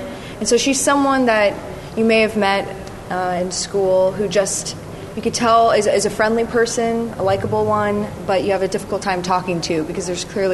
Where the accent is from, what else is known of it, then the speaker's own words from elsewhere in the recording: United States; as an American, it's been a part of my reality my entire life